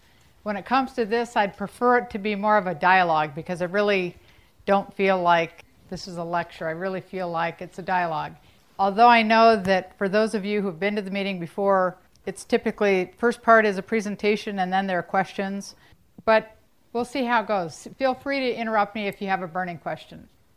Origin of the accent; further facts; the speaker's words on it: Michigan, United States; But I grew up in Michigan and I feel like my childhood was very ordinary.